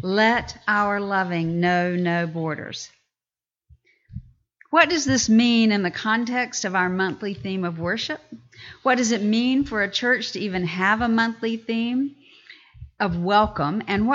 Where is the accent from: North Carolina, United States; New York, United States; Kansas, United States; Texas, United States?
North Carolina, United States; North Carolina where I grew up in the South.